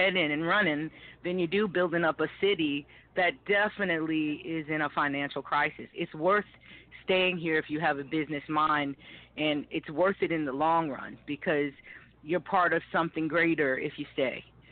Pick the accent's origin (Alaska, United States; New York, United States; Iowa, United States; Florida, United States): Florida, United States; Miami; now in Harrisburg, United States; I'm from Miami. I came to Harrisburg originally fleeing from some domestic violence issues